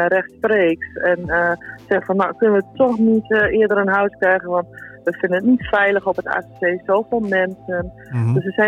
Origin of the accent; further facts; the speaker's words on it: Netherlands; Dus wij staan in feite als degene die moeten begeleiden, maar ook als Nederlander, maar ook, we staan allemaal voor hetzelfde.